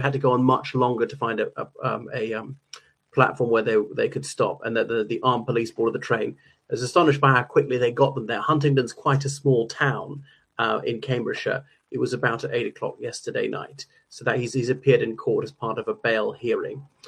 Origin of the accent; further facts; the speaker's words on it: Ireland; o everyone … from Ireland